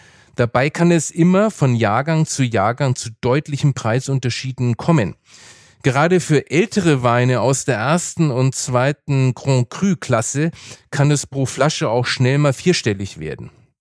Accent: Bavaria, Germany; Ich bin zwar im Bierfranken aufgewachsen

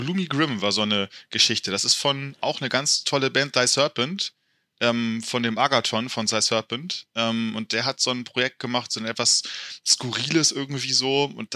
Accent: Hamburg, Germany; also ich komme aus Hamburg ursprünglich

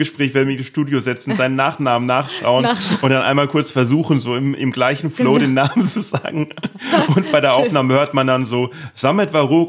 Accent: Neustadt an der Weinstraße, Rhineland-Palatinate, Germany; Ich kann Pfälzer, ich bin ja Pfälzer, das ist ja so ein bisschen ähnlich. Das ist so pfälzisch, hessisch.

